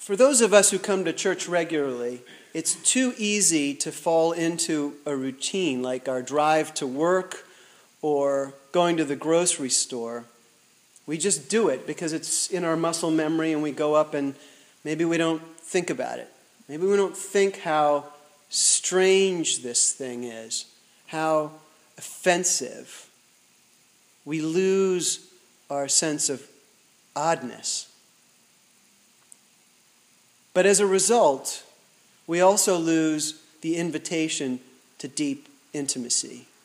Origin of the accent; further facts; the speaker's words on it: East Coast, United States; I'm a WASP from the East Coast, and we definitely have this sense of personal space